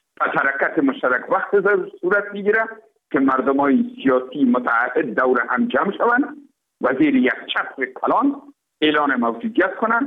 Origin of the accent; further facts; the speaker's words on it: Afghanistan; ما افغان هستیم